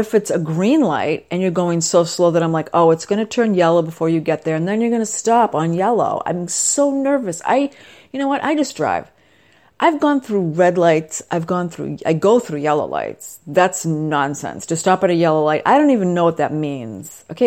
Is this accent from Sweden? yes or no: yes; Sweden; accent: Swedish; English is a second language; So my daughter was saying that my Swedish accent was German.